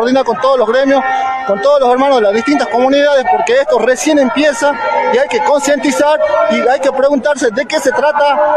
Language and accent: Spanish; La Quiaca, Jujuy, Argentina; Yo soy de La Quiaca.